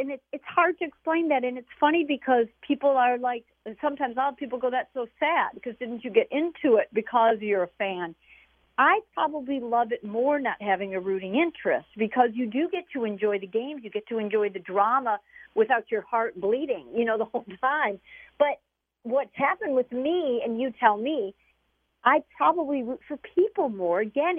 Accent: Chicago, Illinois, United States; I got a lot of people who responded to me really upset that I brought up that I was from Chicago, thinking that I had a bias.

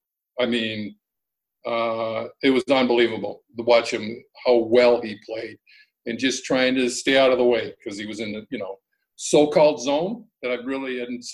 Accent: Duluth, Minnesota, United States; I grew up in Duluth, Minnesota, so You know, that's where the hockey background comes from

